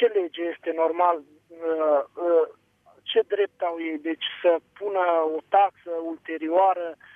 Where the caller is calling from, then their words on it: Suceava, Suceava County, Romania; Bună seara, bună seara, vă sunt de la Suceava